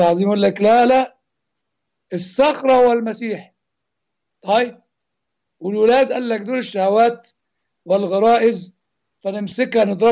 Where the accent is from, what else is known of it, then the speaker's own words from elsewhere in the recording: Upper Egypt, Egypt; زي المواويل اللي بتتقال عندنا في الصعيد